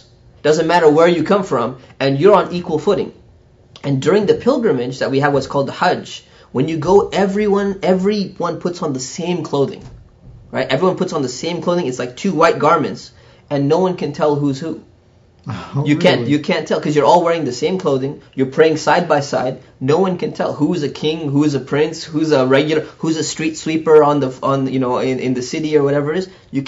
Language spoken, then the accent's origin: English; California, United States; I grew up in Orange County here. I grew up in a very, you know, mixed environment, different cultures and everything.